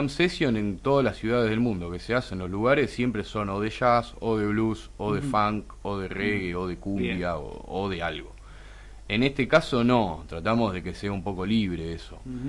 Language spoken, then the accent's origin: Spanish; La Plata, Buenos Aires Province, Argentina; de allá de la ciudad de La Plata, yo soy de La Plata